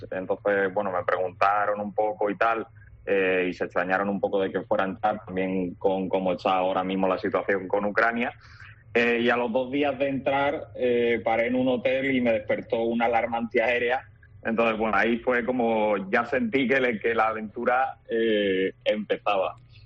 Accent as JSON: {"language": "Spanish", "town": "Sanlúcar de Barrameda", "region": "Andalusia", "country": "Spain", "said": "Magallanes y Elcano salieron de Sanlúcar para dar la vuelta al mundo. Y pues esa es mi tierra"}